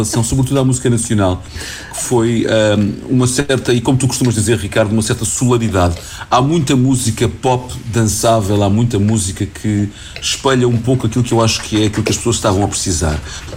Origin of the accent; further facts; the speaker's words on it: Portugal; aquilo que nós, enquanto portugueses, precisamos nos libertar.